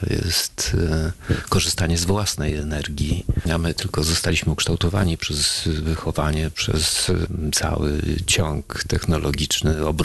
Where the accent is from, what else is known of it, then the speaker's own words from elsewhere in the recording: Konin, Greater Poland Voivodeship, Poland; Ja pochodzę z małego, dość małego miasta, z Konina i pewno ten prowincjonalizm ciągnę za sobą.